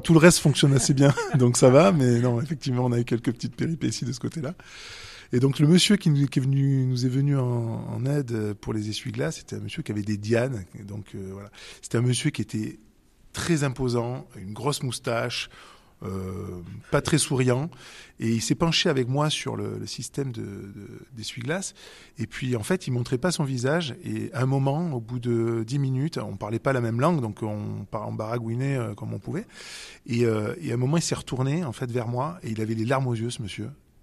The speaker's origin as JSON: {"language": "French", "country": "France", "said": "Nous, on est des Français qui avons le luxe de pouvoir voyager."}